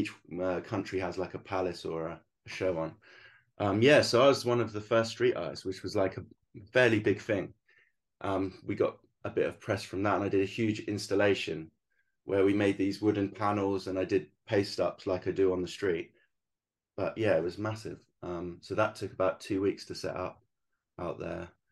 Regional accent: England, United Kingdom; I thought when I came over as the Englishman into their country, it looks a bit arrogant when you kind of go, look at all my work.

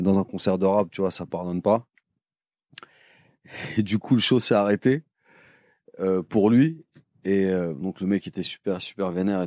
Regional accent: Paris, Île-de-France, France; Je dis, je suis de Paris et tout, machin.

